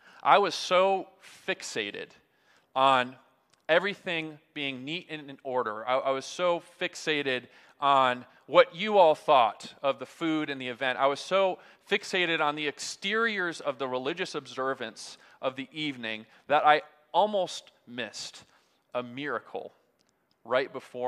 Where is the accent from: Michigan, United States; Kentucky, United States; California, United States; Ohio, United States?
Michigan, United States; Something that I grew up doing around the Thanksgiving table in my home in Michigan